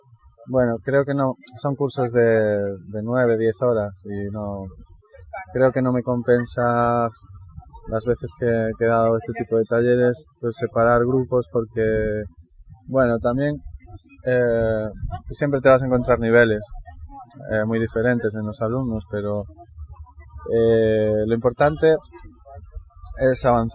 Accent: Galicia, Spain; ya que vengo de Galicia y traigo también mi música allí.

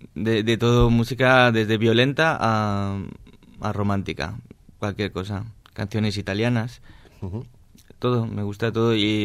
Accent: Valencia, Valencian Community, Spain; Yo soy del Carmen y ahora soy barquero en el Palmar. En la Albufera, muy tradicional.

